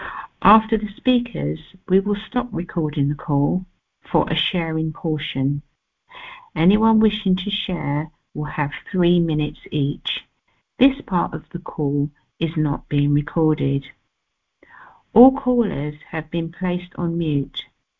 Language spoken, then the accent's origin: English; London, United Kingdom; I'm a debtor from London in the United Kingdom.